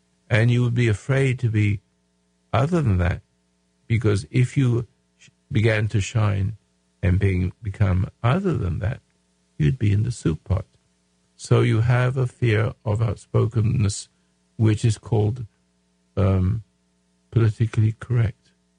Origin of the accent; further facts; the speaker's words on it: Houston, Texas, United States; And I came into this world, I came into from Houston, Texas